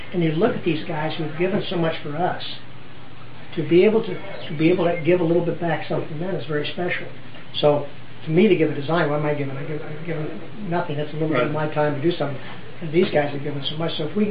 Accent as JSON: {"language": "English", "town": "Columbus", "region": "Ohio", "country": "United States", "tie": "born or raised there", "lives_now": "Florida, United States", "said": "I grew up in Columbus. I grew up a Buckeye fan."}